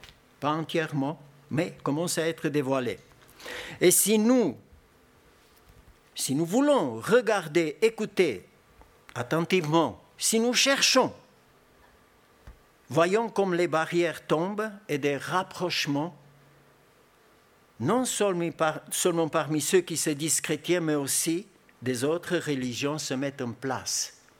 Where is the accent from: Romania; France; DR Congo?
Romania; moved away; Moi, je viens de Roumanie, j'ai vécu sur un système totalitaire, système communiste